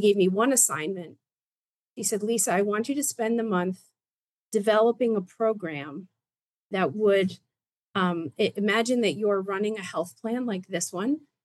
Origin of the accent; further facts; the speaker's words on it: New York, United States; So I'm from New York and wanted to be here